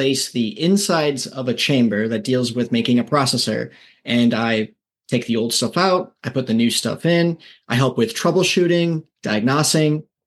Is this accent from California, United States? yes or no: no; Minneapolis, Minnesota, United States; Originally, I'm from Minneapolis, Minnesota, and I took a road trip out here, and I fell in love with the area